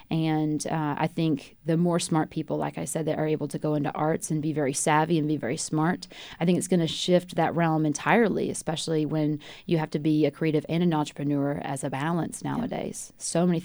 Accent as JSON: {"language": "English", "region": "South Carolina", "country": "United States", "said": "I'm from South Carolina, so we're very mindful of that."}